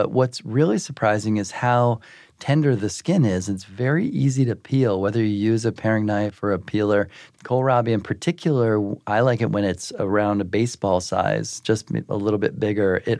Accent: Midwest, United States; I grew up in the Midwest, and my grandmother, every Thanksgiving, would serve the dish, the baked sweet potatoes with marshmallows.

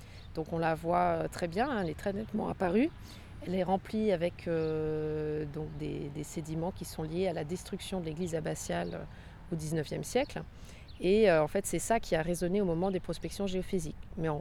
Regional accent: Auvergne-Rhône-Alpes, France; Non, moi je ne suis pas du coin, en fait j'ai été formée en Rhône-Alpes, moi je suis originaire de la Haute-Savoie

